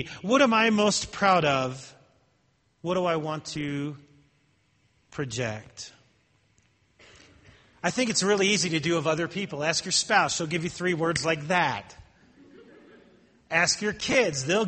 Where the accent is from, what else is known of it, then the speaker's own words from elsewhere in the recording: New Jersey, United States; because I'm from New Jersey.